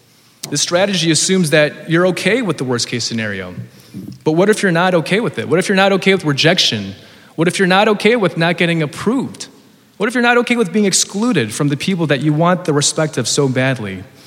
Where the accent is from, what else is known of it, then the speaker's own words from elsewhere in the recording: New York, United States; I find that funny that as a New Yorker, you go to the suburbs and that's where your dreams die.